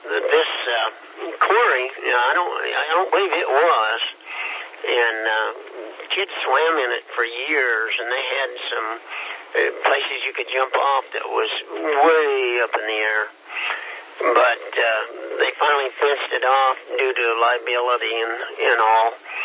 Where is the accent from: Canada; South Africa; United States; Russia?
United States; Kansas; I was in the Navy, and I'm from Kansas, and I seen all the beaches I want to see, Dan, but they're still quite beautiful.